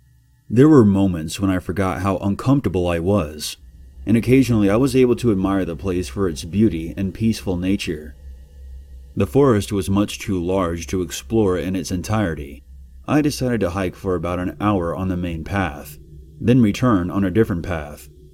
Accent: England, United Kingdom; we spoke about my home country of England for a while.

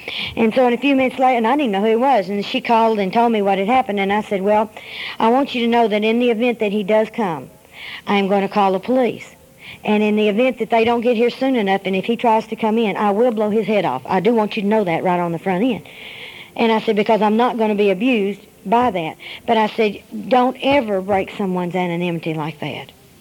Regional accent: the South, United States; You know, I'm from the South. We have all sorts of names.

